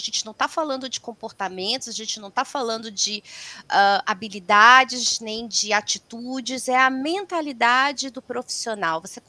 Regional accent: Rio de Janeiro, Brazil; porque eu sou carioca, nascida e criada no Rio.

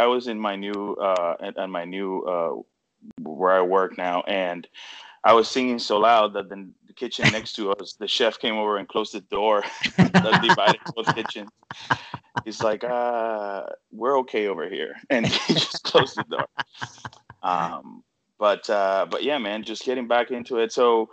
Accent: Puerto Rico; And so I can say that born and raised in Puerto Rico, right? I went to culinary school in North Miami, Florida.

